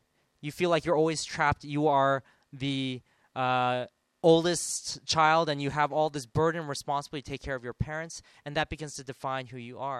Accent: San Marino, California, United States; Oh, you know, San Marino was the city I grew up in Los Angeles. In Los Angeles, there's a small San Marino.

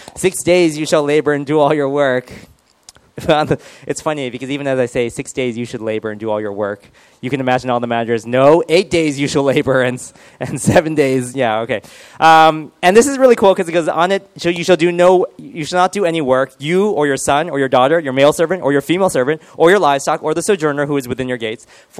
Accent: United Kingdom; accent: British; Isaac is not impressed with my British accent, I can see.

